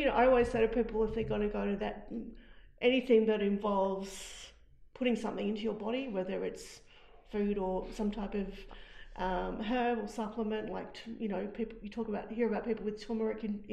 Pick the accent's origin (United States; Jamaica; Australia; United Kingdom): Australia; I'm Australian.